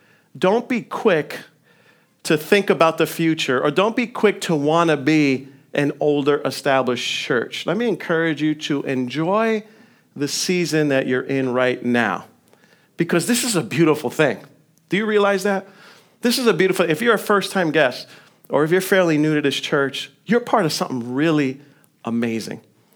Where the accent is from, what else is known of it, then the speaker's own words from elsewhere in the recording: New York, United States; I ended up coming back to New York, my home state.